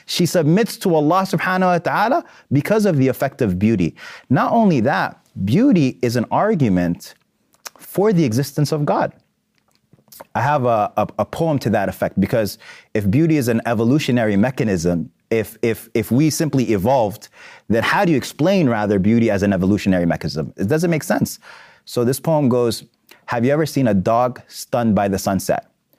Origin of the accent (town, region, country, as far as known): Sudan